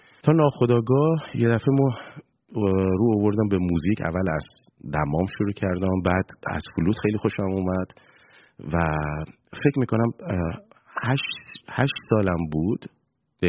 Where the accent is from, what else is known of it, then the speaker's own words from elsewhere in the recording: Bushehr, Iran; از بچگی تو بوشهر دنیا اومدم